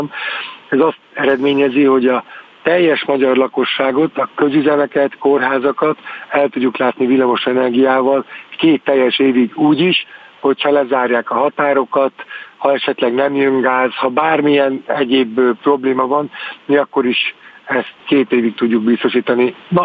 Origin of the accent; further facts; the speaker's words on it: Paks, Tolna, Hungary; Hát én őspaksi vagyok, Pakson születtem. Egészen kicsi voltam, amikor elkezdték az atomerőművet építeni.